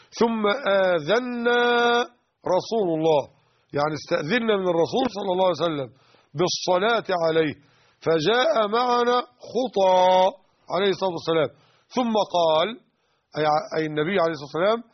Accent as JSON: {"language": "Arabic", "country": "Egypt", "said": "يعني الديناران 8.5 جرام. أي نعم، طبعا جرام الذهب النهاردة عندنا في مصر بحوالي 170 جنيه على وجه التقريب"}